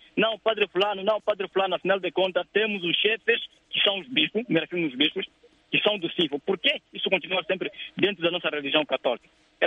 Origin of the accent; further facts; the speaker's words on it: Angola; Mas o meu ponto que me preocupa como angolano, cidadão